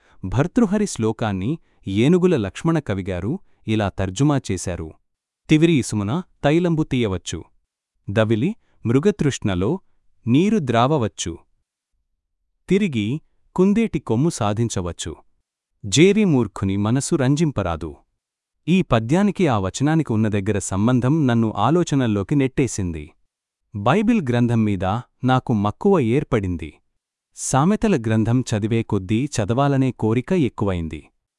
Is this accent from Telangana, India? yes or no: no; Poduru, Andhra Pradesh, India; నా స్వగ్రామం పశ్చిమగోదావరి జిల్లా పోడూరులోనే నా మేనమామగారింటి వద్ద నా వివాహం